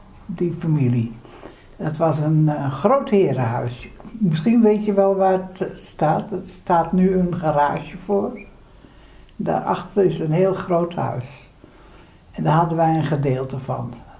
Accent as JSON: {"language": "Dutch", "town": "Amsterdam", "region": "North Holland", "country": "Netherlands", "lives_now": "Leiden, Netherlands", "said": "Ja, nou, ik kom uit Amsterdam."}